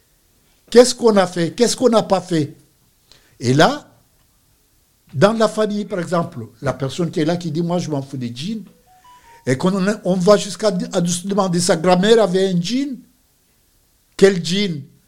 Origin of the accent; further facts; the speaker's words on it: Comoros; ce n'est pas parce que je suis Comorien que je peux être appelé à être témoin d'un cas des Comores